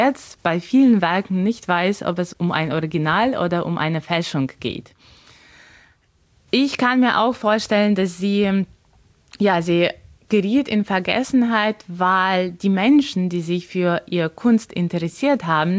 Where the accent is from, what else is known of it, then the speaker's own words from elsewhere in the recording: Ukraine; ich selbst als Ukrainerin hatte auch sehr lange nicht irgendwie dieses Bild vor Augen